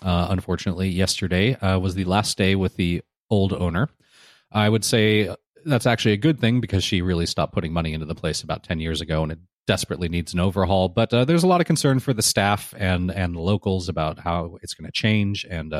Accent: Russia; English is a second language; I'm from Russia and listened to you since last summer.

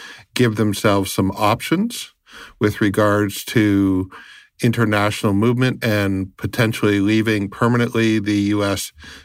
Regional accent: Canada; I am a Canadian who deals with immigration, tax, family law solutions

